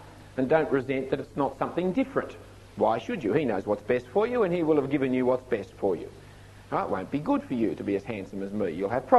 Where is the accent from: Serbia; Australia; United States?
Australia; born there; first language English; I speak English because I was born in Australia to English-speaking parents.